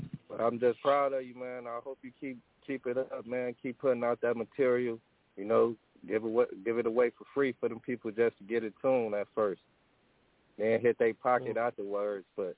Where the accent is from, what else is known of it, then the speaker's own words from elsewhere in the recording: Minneapolis, Minnesota, United States; I'm from Minnesota, man, Minneapolis.